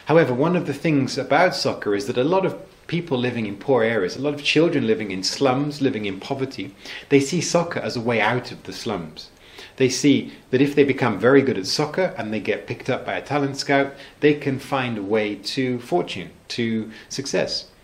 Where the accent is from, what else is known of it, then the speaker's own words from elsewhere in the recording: England, United Kingdom; I'm from England, which of course was famous for its hooligans.